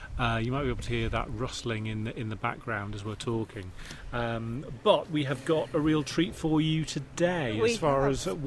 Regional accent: Liverpool, North West England, United Kingdom; So they are based in Toxteth in Liverpool, which is my hometown.

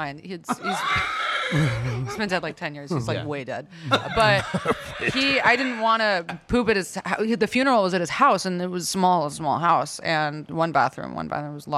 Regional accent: Oceanside, California, United States; Well, and I grew up in Oceanside, so it's right next to Camp Pendleton.

